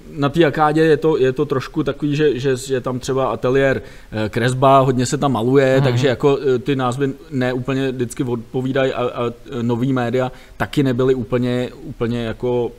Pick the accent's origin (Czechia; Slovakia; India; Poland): Czechia; Rakovník, Central Bohemian Region; Tak, jsem z Rakovníka, ano.